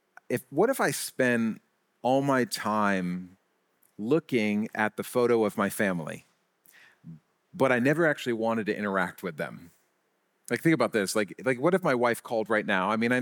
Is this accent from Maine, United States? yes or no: yes; Biddeford, Maine, United States; and I'm actually from Biddeford, Maine.